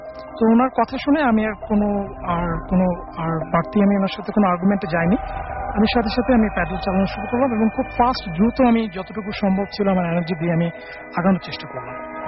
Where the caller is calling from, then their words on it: Dhaka, Dhaka Division, Bangladesh; আমি এসছি Mirpur eastern housing থেকে।